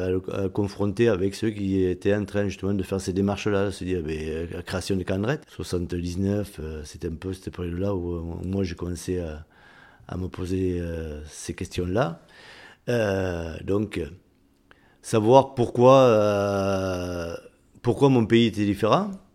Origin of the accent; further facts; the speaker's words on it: Nouvelle-Aquitaine, France; born there; je suis né en Béarn avec une mère soulotine et un père béarnais. Et qui m'ont scolarisé dans une école à la République où j'ai appris que le français.